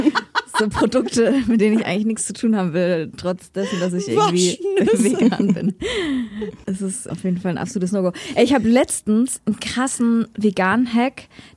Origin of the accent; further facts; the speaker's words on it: Leipzig, Saxony, Germany; meiner Heimatstadt Leipzig gespielt, danach noch in Berlin